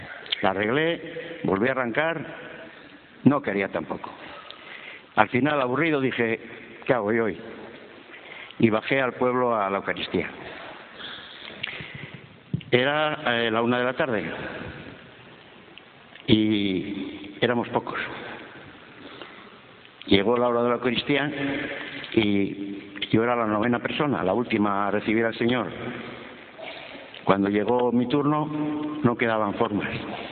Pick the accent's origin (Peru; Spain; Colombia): Spain; Cantabria; de Cantabria.